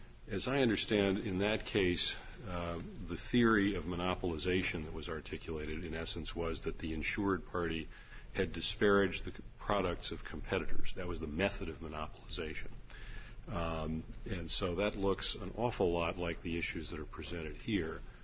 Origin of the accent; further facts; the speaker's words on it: Indiana, United States; We're both from Indiana.